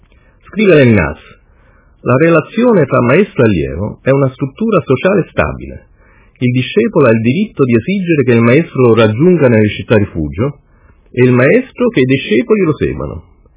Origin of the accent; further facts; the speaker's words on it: Rome, Lazio, Italy; moved away as an adult; essendo io appena arrivato a decine di migliaia di chilometri di distanza dalla mia città natale, Roma